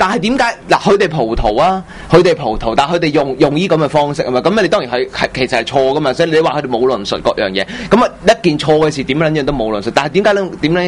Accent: Hong Kong; 即係就唔點解即係歧視我哋香港人啦

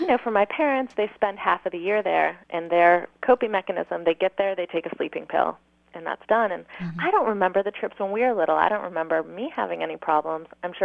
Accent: Chandigarh, India; We're from Chandigarh in Punjab in the north.

